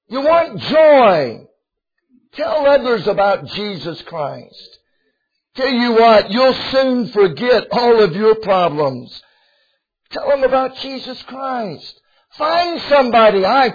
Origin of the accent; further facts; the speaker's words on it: Cincinnati, Ohio, United States; I'm from Cincinnati.